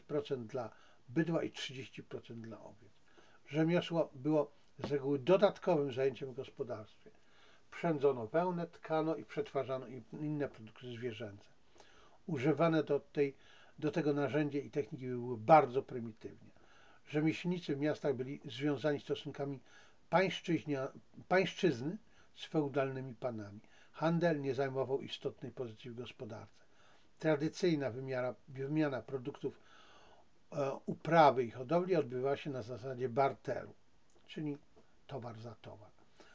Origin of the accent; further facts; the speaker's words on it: Zabrze, Silesian Voivodeship, Poland; bo urodziłem się na Śląsku, wychowałem na Śląsku, w Zabrzu, więc w samym centrum.